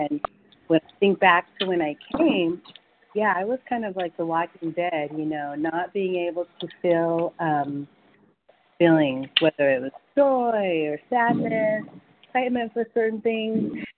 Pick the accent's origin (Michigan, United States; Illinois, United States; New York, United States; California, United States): California, United States; Hi, good morning, Lorraine. I'm from California.